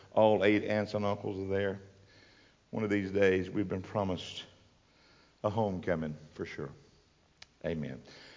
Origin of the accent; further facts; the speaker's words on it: Alabama, United States; I grew up in Alabama. We got in my county where I was raised, there's a slap out and a flea hop, Alabama.